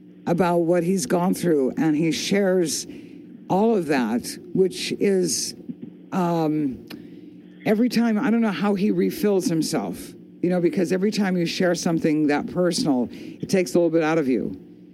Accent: New York City, New York, United States; born there; You know, I was born in New York City, Manhattan, and then they started moving west, you know.

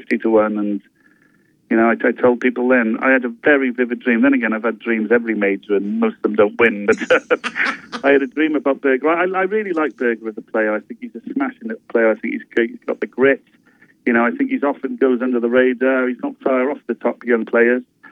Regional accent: Wales, United Kingdom; I'm from Wales myself

